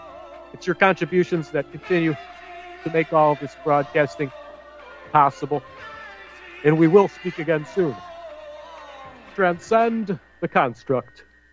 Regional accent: Ireland; Well, we're both Irish, so yeah, we can't fight.

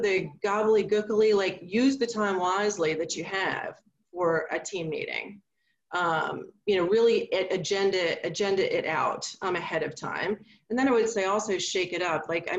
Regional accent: New York City, New York, United States; because I am in New York City and I am a New Yorker.

